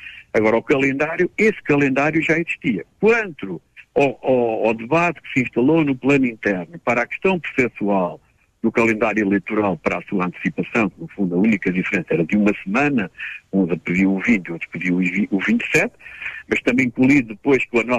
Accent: Portugal; não só como deputado, mas como português

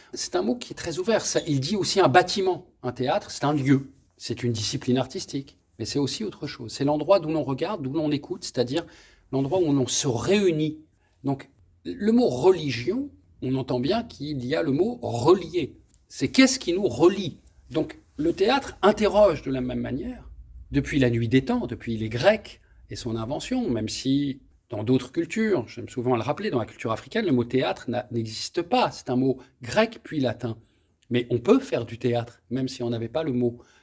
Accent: France; born there; quand je suis né en France, dans les années 70, on ne pouvait pas porter le nom de sa mère. Donc … sur ma pièce d'identité française.

